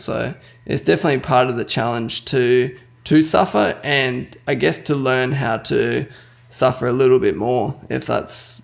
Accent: Australia; I was growing up in Australia

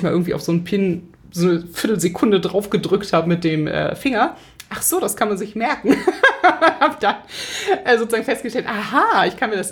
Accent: Hamburg, Germany; ich bin Hamburgerin

